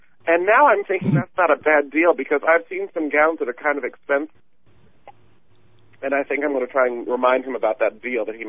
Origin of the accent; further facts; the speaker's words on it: Fort Wayne, Indiana, United States; also born or lived in Hendersonville, Tennessee; I grew up in Fort Wayne, and then we moved down to Tennessee, Hendersonville, Tennessee. We lived there for a year, and then moved back up